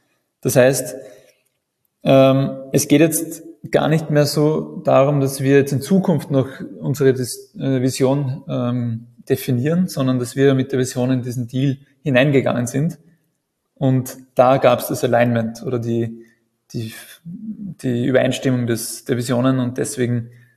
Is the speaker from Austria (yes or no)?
yes; Austria